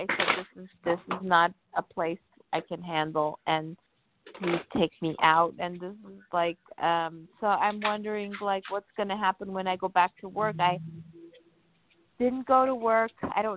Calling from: New Jersey, United States; Yes, I'm calling from New Jersey.

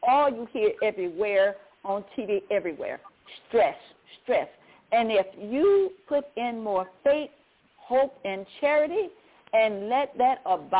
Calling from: Baton Rouge, Louisiana, United States; I'm calling from Baton Rouge, Louisiana.

